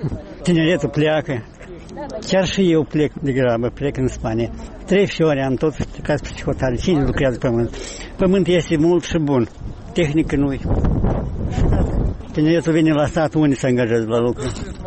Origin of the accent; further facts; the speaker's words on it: Transnistria, Moldova; Eu sunt originar din Transnistria.